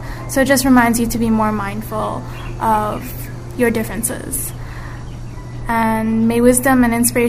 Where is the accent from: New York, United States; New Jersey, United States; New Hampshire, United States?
New Jersey, United States; I'm from New Jersey, USA.